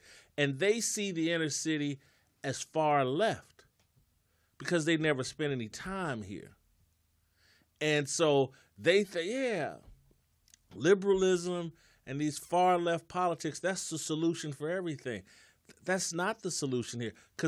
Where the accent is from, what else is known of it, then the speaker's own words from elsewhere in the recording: Midwest, United States; And I'm from the Midwest. I grew up in a little inner city neighborhood church.